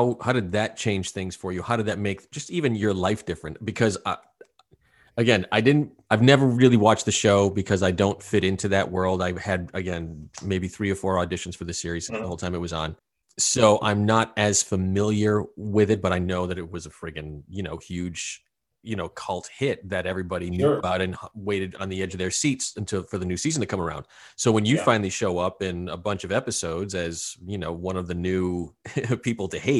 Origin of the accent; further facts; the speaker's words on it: Rhode Island, United States; And I mean, I'm from Rhode Island. So I know snow, and I know snow in the Southeast.